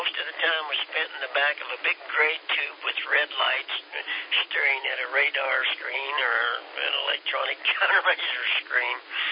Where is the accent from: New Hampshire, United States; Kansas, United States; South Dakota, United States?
Kansas, United States; We're from Kansas.